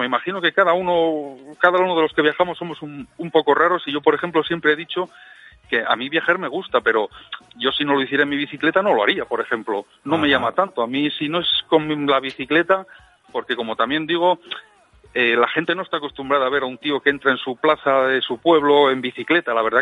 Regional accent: Avilés, Asturias, Spain; cuando estaba en mi último viaje desde Avilés, que yo soy de Avilés asturiano

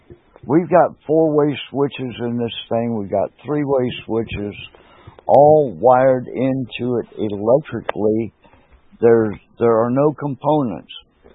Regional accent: United States; Every time I go to a foreign country, I'm embarrassed to say I'm an American.

